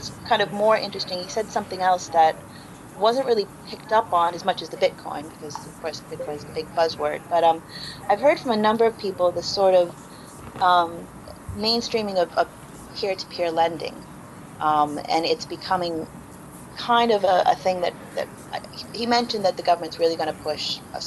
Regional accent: United States; I think as an American, I can safely say I think London might have the edge

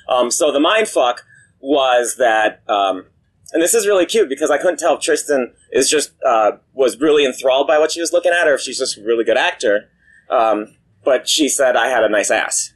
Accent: Minnesota, United States; I'm from Minnesota, and I've seen dungeons a few times.

